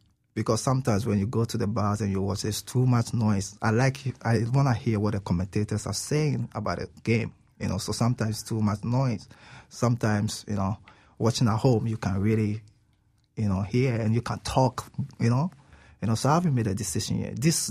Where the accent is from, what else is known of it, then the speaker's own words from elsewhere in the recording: Ghana; now in United States; I was born and raised in Ghana.